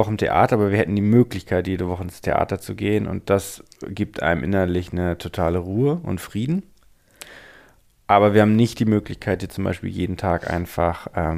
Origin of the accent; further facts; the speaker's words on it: Hamburg, Germany; Ich bin in Hamburg aufgewachsen